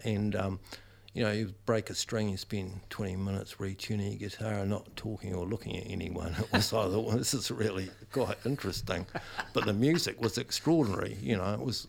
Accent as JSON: {"language": "English", "town": "Invercargill", "region": "Southland", "country": "New Zealand", "tie": "born or raised there", "said": "I mean, I grew up in Invercargill, but I got out of there as quickly as possible."}